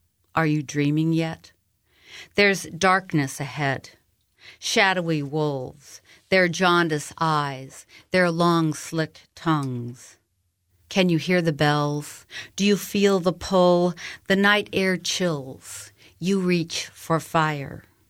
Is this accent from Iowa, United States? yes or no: no; North Dakota, United States; Well, as you mentioned, I spent a lot of time growing up in North Dakota. My grandparents and aunts and uncles and all kinds of folks lived there.